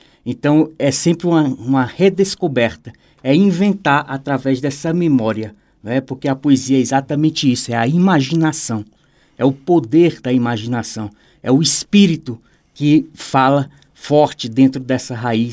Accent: Piauí, Brazil; minha cidade natal ela é banhada por um rio chamado Rio Igaraçu, que é um braço do rio Parnaíba, e ele segue em direção ao mar, formando aquela bela natureza exótica que é o delta do rio Parnaíba.

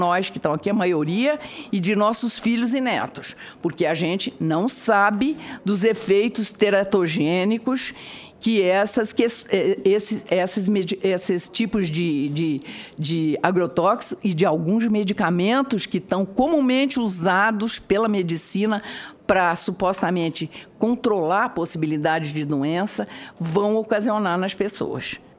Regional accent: Brazil; Nós somos do Brasil mesmo, eu adoro isso aqui

